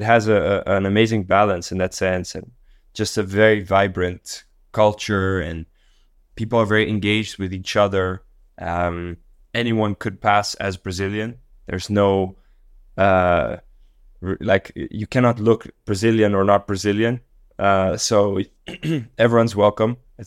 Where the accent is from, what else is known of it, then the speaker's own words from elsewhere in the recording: Dar es Salaam, Tanzania; I grew up in Dar es Salaam in Tanzania, which is also just like a wild place.